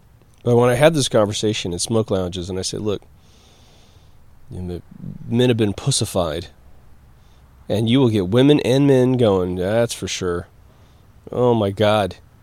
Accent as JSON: {"language": "English", "region": "Midwest", "country": "United States", "tie": "born or raised there", "said": "Now, I can say from growing up in the Midwest in the 70s and 80s that men"}